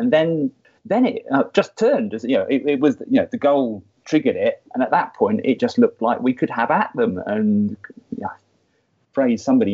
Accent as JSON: {"language": "English", "region": "South West England", "country": "United Kingdom", "tie": "born or raised there", "said": "Why did a boy growing up in the Somerset Levels in the 1970s support Burnley?"}